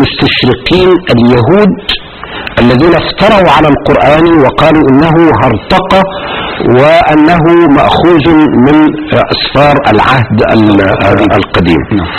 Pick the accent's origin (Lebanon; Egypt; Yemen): Egypt; وترجم وطبع في عندنا في مصر سنة 2000